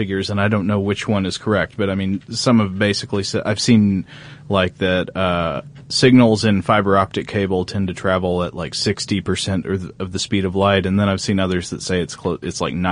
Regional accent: Chattanooga, Tennessee, United States; when I go home to my hometown of Chattanooga

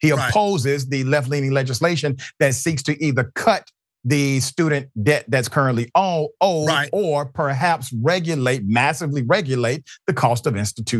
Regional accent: Decatur, Georgia, United States; I'm from Glenwood Road.

